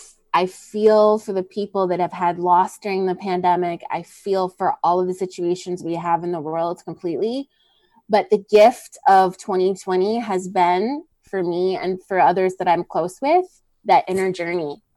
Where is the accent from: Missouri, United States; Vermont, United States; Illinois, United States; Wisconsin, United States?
Illinois, United States; Chicago; So I went, now I'm from Chicago, so food is, drinks are very expensive